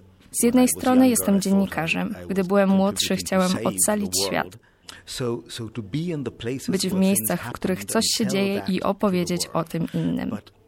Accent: Argentina; jestem z Argentyny.

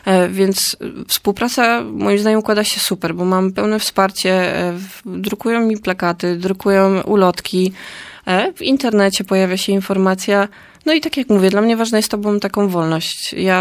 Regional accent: Pomeranian Voivodeship, Poland; Skończyłam politologię w Toruniu, chociaż jestem z Trójmiasta

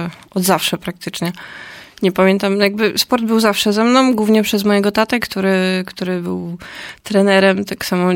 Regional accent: Pomeranian Voivodeship, Poland; Skończyłam politologię w Toruniu, chociaż jestem z Trójmiasta

